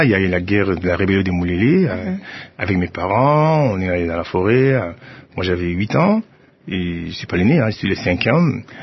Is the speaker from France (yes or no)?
no; Ouattara, Orientale, DR Congo; born there; je suis né à Ouattara et dans la province orientale, ma province d'origine.